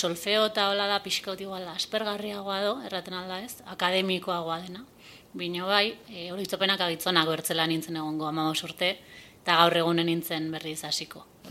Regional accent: Bera, Navarre, Spain; Beti bizi zan ez beran orduan, alde hortatik gustura.

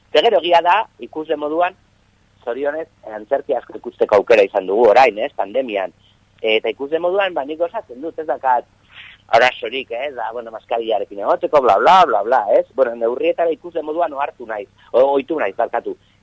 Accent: Basque Country, Spain; azkenen gu bizkaitarra gara

